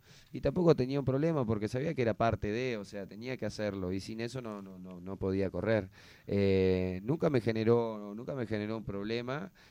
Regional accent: Montevideo, Uruguay; yo soy de Miguelete, en Montevideo, tenía 14 años

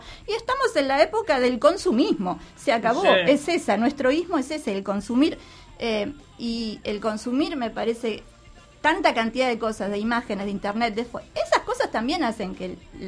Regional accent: Uruguay; Soy uruguayo

